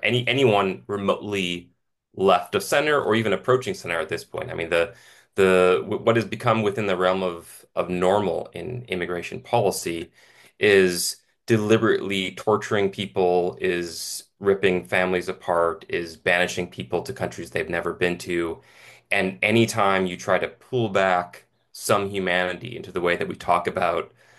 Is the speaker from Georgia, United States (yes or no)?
no; Ohio, United States; also born or lived in New York; I grew up mostly in Ohio. I was born in New York. I grew up in Ohio. I've lived in six different states.